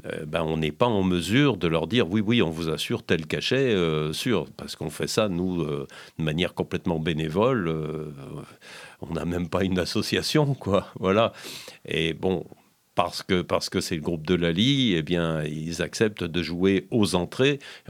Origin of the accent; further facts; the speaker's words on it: Die, Auvergne-Rhône-Alpes, France; j'ai quand même donc vécu toute mon enfance à Die, où j'ai quand même fait beaucoup de musique à